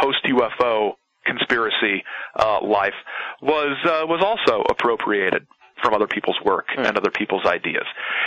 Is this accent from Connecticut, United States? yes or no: no; Indiana, United States; accent: Indiana twang; And gotta put my Indiana twang in there.